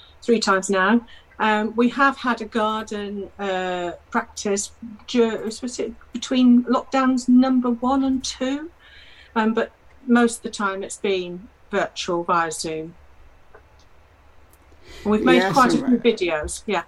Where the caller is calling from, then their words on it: Grantham, East Midlands, United Kingdom; I'm calling from Grantham.